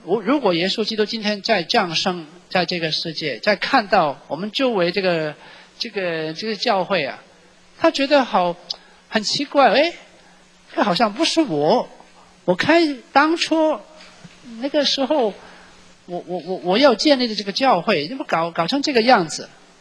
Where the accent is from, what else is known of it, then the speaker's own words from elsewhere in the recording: Hong Kong; 我是香港的神父，我几十年都没有回到国家里面